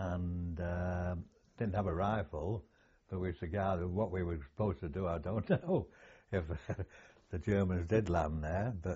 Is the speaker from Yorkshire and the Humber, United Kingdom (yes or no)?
yes; Otley, Yorkshire and the Humber, United Kingdom; We was in under canvas in Otley. And I was from Otley.